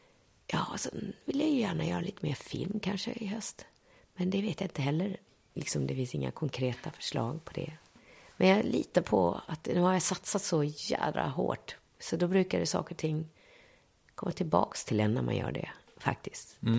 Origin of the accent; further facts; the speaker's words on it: Skåne, Sweden; accent: Scanian; Jag pratar ju skånska i svit som en snö.